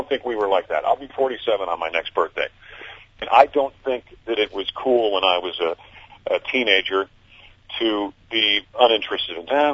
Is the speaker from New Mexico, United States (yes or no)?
no; Mount Kisco, New York, United States; I was always a music fan, and I grew up in Mount Kisco, New York, just not too far south of you, and not nearly as south as people think.